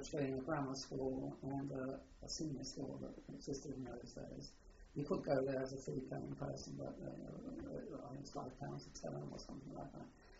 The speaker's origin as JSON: {"language": "English", "region": "London", "country": "United Kingdom", "tie": "born there", "said": "Yes, I was born in Fulham, in London, on the 3rd of August 1925."}